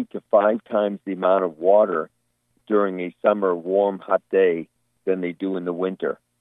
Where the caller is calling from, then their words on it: Massachusetts, United States; I'm calling from Massachusetts.